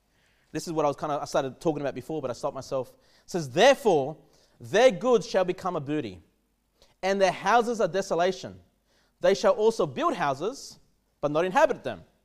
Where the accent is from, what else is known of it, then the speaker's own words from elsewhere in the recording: Australia; it's like I made it as an Australian, right?